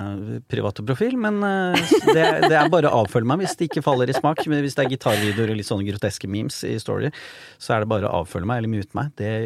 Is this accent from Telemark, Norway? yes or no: no; Oslo, Norway; Så jeg jo fra hans nabolag, og vi flyttet inn på Bøler I 1997. Da var jeg ett år gammel